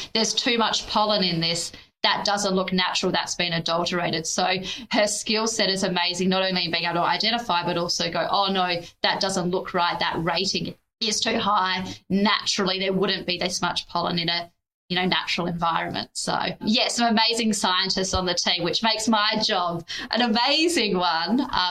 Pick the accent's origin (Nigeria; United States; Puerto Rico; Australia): Australia; So as the Australian, I have been informed that there is a well-known … in the world.